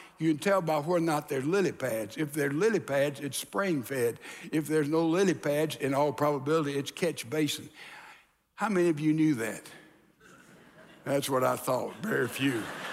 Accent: Texas, United States; I'm from the South, and we here in Texas, we open the door for ladies.

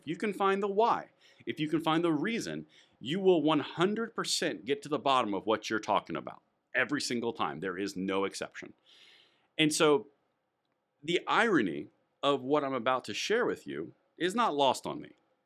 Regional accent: United States; I'm American as the day is long.

